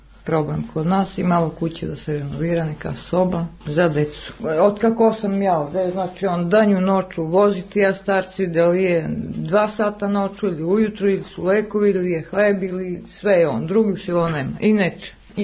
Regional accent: Ostatovica, Southern and Eastern Serbia, Serbia; Selo Ostatovica.

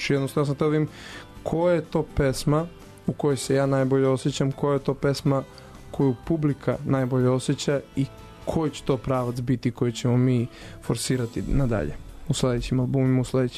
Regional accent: Leskovac, Jablanica District, Serbia; Svirali smo na jednom festivalu u mom rodnom gradu Leskovcu

